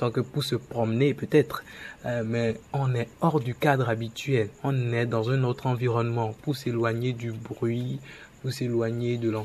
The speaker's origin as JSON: {"language": "French", "town": "Cotonou", "region": "Littoral", "country": "Benin", "said": "Bon, moi, je viens de Cotonou."}